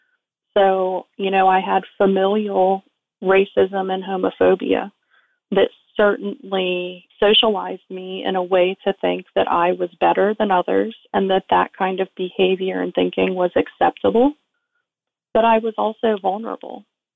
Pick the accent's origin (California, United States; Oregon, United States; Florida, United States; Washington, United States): Florida, United States; Well, I was raised in South Florida in a household that there's no easy way to say it.